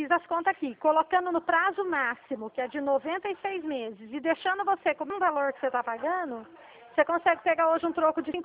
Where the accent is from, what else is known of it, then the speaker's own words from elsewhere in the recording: Dracena, São Paulo, Brazil; Eu sou do estado de São Paulo, da cidade de Dracena